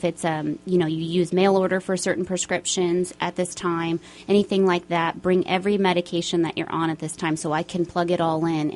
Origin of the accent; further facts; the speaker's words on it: Modesto, California, United States; Well, I'm originally from Modesto area, and I came up here to kind of start over, I guess.